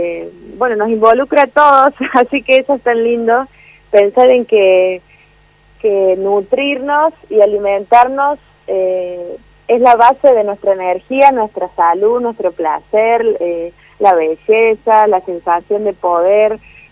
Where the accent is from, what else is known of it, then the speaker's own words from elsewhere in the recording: Córdoba, Argentina; now in Buenos Aires, Argentina; Yo soy de Córdoba, vivo en Buenos Aires.